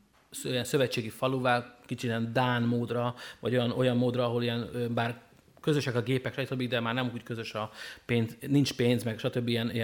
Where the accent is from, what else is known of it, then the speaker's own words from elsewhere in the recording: Hungary; én is Magyarországon nőttem föl, a Fradiba birkoztam, a Honvédba kajakoztam